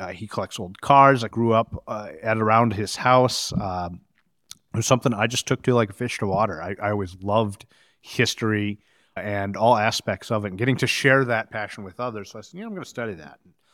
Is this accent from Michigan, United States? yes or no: yes; Port Huron, Michigan, United States; I grew up right here in Port Huron, not too far from where we sit right now. So this is my hometown. This is where all of my folks still live.